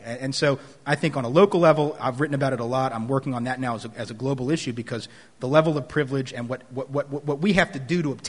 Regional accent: the South, United States; I will say, you know, I'm from the South, and I've been around a lot of choirs

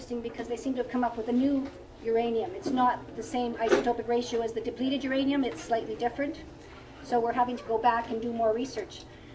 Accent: Toronto, Ontario, Canada; I'm Canadian.

